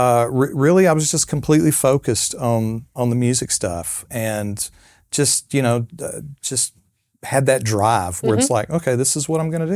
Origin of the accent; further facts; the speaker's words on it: Texas, United States; now in Nashville, United States; I'm originally from Texas.